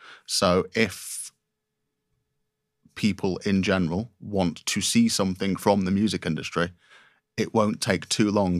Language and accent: English; Manchester, North West England, United Kingdom; I was sort of, as a Mancunian, I was always disappointed that I never got the opportunity to really experience